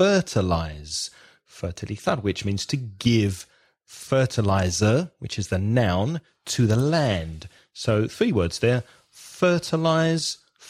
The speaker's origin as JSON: {"language": "English", "region": "England", "country": "United Kingdom", "lives_now": "Spain", "said": "My neighbor is constantly aware that I'm English"}